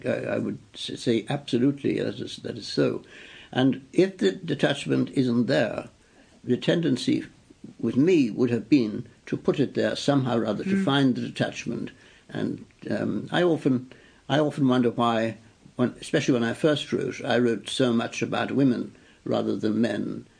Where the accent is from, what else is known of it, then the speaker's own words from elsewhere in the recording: Ireland; moved away; But I feel that writing as I did from the start, as an Irish person, but not necessarily writing purely Irish things. I just wrote. I could have written the same novels and short stories had I never left Ireland